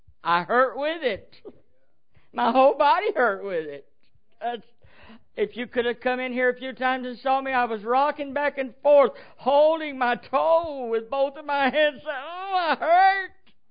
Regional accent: Arkansas, United States; I'm from Arkansas, and they really do go barefoot in Arkansas.

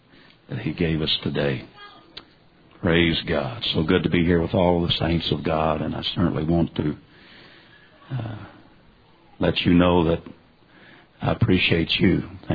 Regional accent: Kansas, United States; I want everybody to know I'm from Kansas too.

